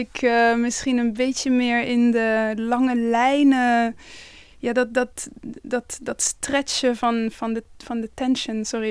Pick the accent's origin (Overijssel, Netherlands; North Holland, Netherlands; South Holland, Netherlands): North Holland, Netherlands; Amsterdam; born there; ik ben in Amsterdam geboren. Maar ja, inderdaad, ik ben 20 jaar later teruggekomen om op het conservatorium te studeren.